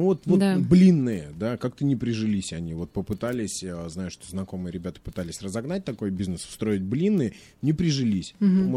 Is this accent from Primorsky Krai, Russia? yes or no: yes; Dalnerechensk, Primorsky Krai, Russia; я из Дальнереченска.